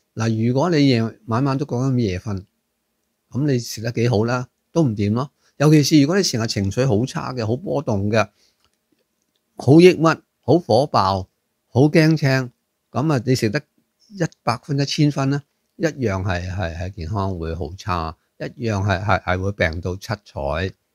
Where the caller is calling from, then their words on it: Singapore; 我来自新加坡，